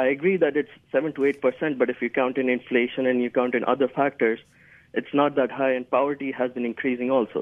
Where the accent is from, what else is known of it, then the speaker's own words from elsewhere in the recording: Pakistan; now in Madison, United States; I'm also I'm a Pakistani.